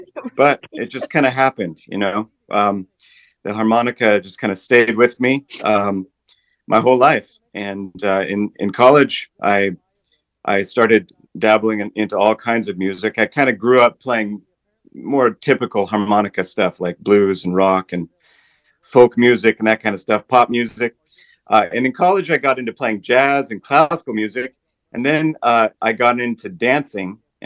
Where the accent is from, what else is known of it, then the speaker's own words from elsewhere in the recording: Portland, United States; And so I went back to my hometown, Portland, and I started playing tango music.